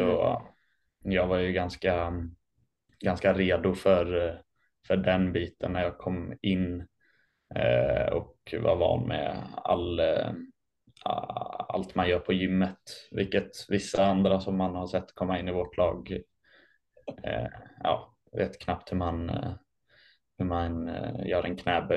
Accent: Sweden; serveträning på college, skulle jag säga är den stora skillnaden jämfört med hemma i Sverige.

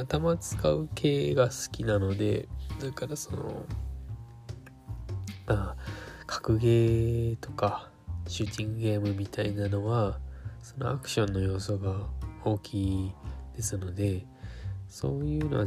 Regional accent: Kurume, Fukuoka, Japan; 福岡県久留米市にある、ケンビル自体はもう久留米市か。そうですね。我が故郷の

